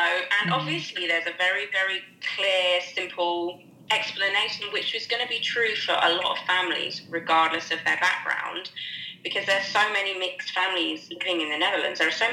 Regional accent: Ely, East of England, United Kingdom; born there; I was born in Ely in Cambridgeshire, and people are like, well, where is Ely?

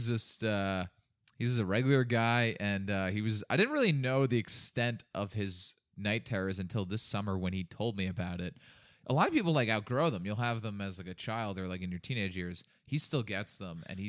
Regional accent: Long Island, New York, United States; I was back in my hometown, Long Island

